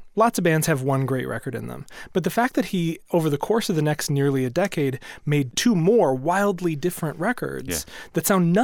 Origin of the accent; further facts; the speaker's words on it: Wisconsin, United States; We're both from Wisconsin. And I could just live in that accent.